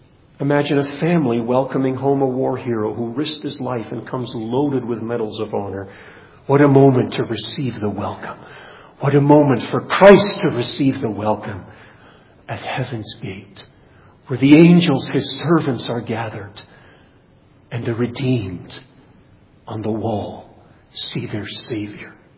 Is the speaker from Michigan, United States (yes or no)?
yes; Grand Rapids, Michigan, United States; I remember growing up in Grand Rapids, they always had a fantastic performance of this.